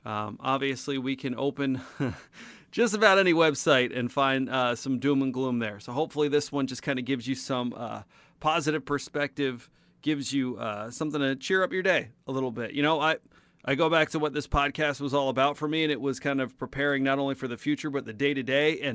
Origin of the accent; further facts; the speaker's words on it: New Jersey, United States; I was a little guy growing up in Jersey